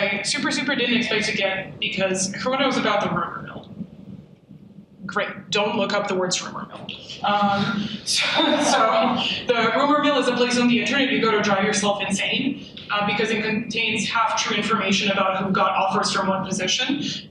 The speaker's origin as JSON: {"language": "English", "country": "Serbia", "also_born_or_lived": "United States", "said": "So, I'm originally from Serbia, but I did my undergraduate and my PhD in the US on the East Coast."}